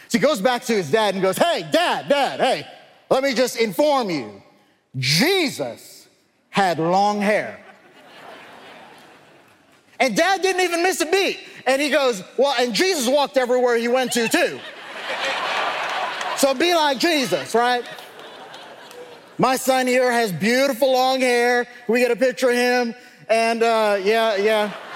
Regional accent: Canada; now in Texas, United States; we live in Texas, and Texas is not known as the pedestrian nirvana. You need a ride, you know. And I grew up in Canada, but my kids were all born.

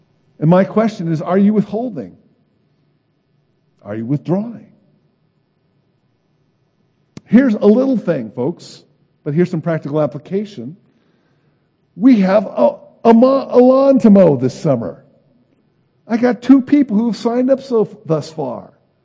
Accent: Midwest, United States; I know we're from the Midwest, but those things aren't natural, folks.

